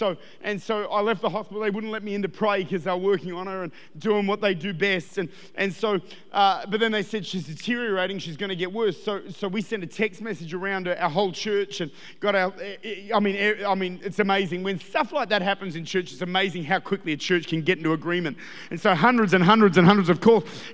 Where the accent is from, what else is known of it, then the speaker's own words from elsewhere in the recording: South Australia, Australia; We're South Australian. It's what we do.